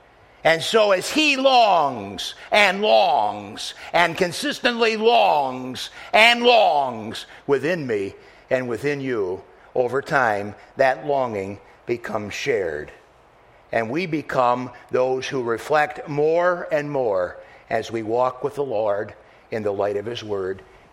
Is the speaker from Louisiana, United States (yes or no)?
no; Michigan, United States; You know, I was born and raised in Michigan.